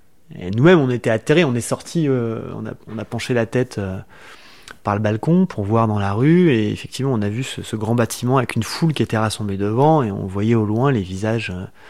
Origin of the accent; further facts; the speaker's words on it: Cholet, Pays de la Loire, France; now in Le Pré-Saint-Gervais, France; j'ai 46 ans, je vis au Pré Saint-Gervais, en Seine-Saint-Denis. Je suis originaire de Cholet, qui est pas vraiment une terre de gauche.